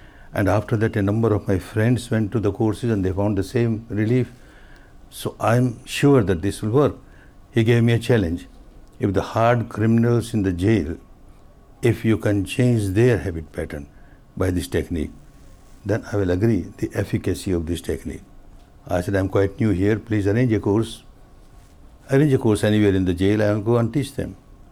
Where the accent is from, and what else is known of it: Myanmar; moved away as an adult; now in India